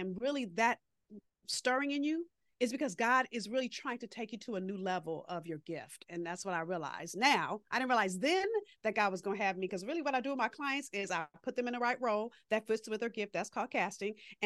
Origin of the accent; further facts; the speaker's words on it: Los Angeles, California, United States; this was right after the LA riots, so 93, and I'm from Los Angeles. So I was in LA at the time.